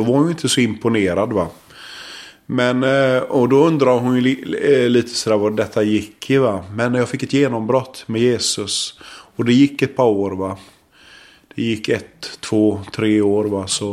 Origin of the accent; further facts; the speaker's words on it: Norway; now in Sweden; Det har ju att göra med att jag är faktiskt norrman. Född i Norge, så utvandrat till Sverige som jag sa här tidigare.